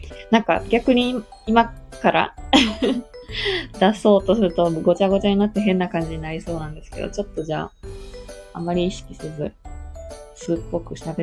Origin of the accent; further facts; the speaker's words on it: Kansai, Japan; accent: Kansai; 関西弁しか話せないってだけなんですけど。なんか結構私の関西弁がいかにも関西弁みたいな。結構強い関西弁って言われることもあって。